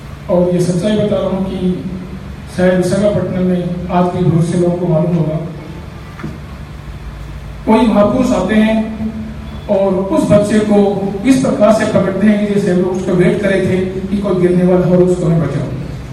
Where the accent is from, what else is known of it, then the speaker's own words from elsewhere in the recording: Rajasthan, India; मैं, हम लोग मारवाड़ी हैं और मारवाड़ियों में नॉर्मली भाषा होती है कि पटक से